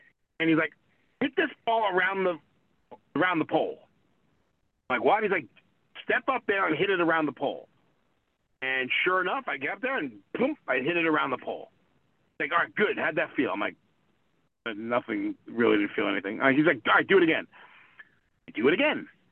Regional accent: New York, United States; You know, I grew up in New York. It wasn't the popular sport.

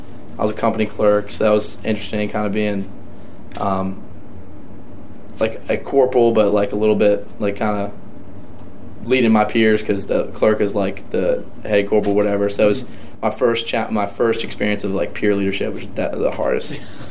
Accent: Maryland, United States; I'm from the Eastern Shore of Maryland, a really small town in Talbot County

